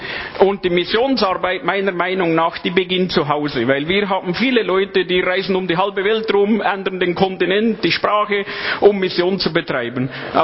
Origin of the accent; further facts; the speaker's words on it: Lötschental, Valais, Switzerland; ich bin im Wallis aufgewachsen, im Lötschental.